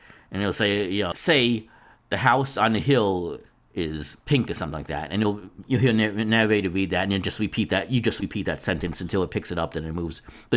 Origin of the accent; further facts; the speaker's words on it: Bronx, New York, United States; accent: Bronx; I mean, and this is true a little bit with my Bronx accent, that some things it kind of likes better than others.